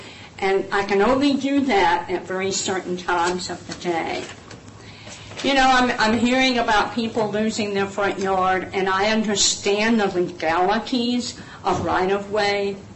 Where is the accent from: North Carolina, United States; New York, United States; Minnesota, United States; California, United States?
North Carolina, United States; Carrboro; I grew up here in Carrboro, Carrboro Elementary, even when it was in this building. Chapel Hill High. I was around a long, long time. I left for a number of years.